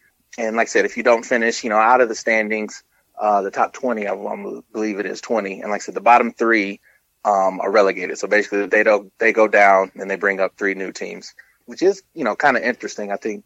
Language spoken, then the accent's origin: English; Houston, Texas, United States; Like I said, I grew up in Houston, which it was the Oilers.